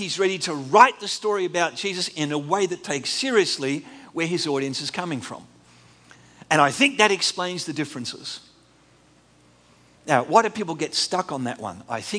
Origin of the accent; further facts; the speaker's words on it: Australia; But I'm Australian enough to want to tell you that so you actually hear just the virulence of his response.